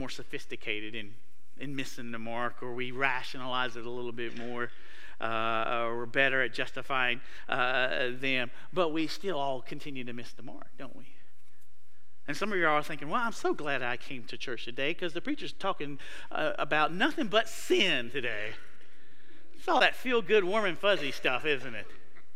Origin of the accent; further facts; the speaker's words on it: North Carolina, United States; So I grew up near Greensboro, so I went to Southeast Guilford High School.